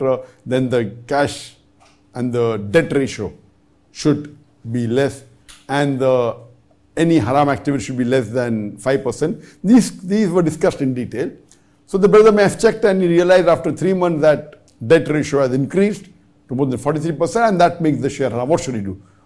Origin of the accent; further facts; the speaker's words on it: Kolkata, West Bengal, India; I am a student from Kolkata, India.